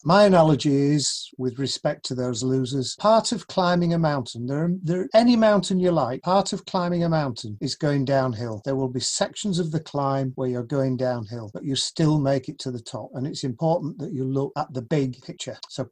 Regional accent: Leeds, Yorkshire and the Humber, United Kingdom; you probably recognize from my voice, I am from the UK. I'm from Leeds in Yorkshire. Wouldn't have it any other way. Probably the only accent of the day that's not American or Canadian

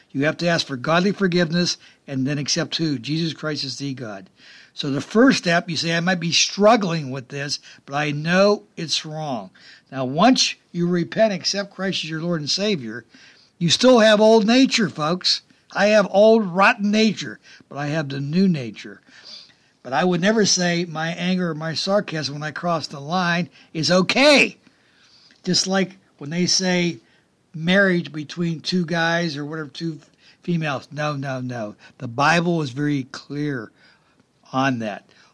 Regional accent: United States; I'm basically a mutt. I have ancestors that came from different parts of the country. So I'm an American.

